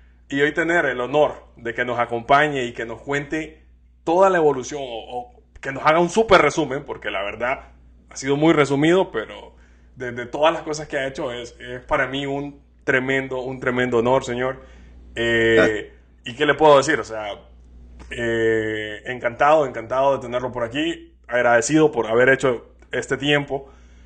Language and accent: Spanish; Puerto Cortés, Cortés, Honduras; Yo soy de Puerto Cortés, por cierto, no, no lo había dicho.